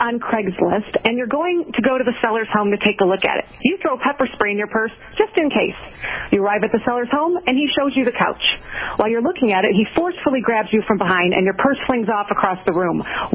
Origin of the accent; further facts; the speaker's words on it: Indiana, United States; I'm from Northwest Indiana, which is right outside of Chicago. We're called the Region area.